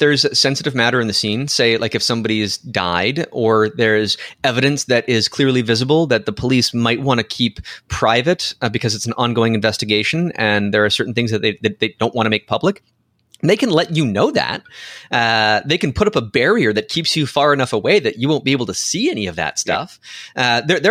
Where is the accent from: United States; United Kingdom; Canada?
Canada; Again, I'm a Canadian and I'm talking about American stuff here. So I don't really have a right because I don't get to vote.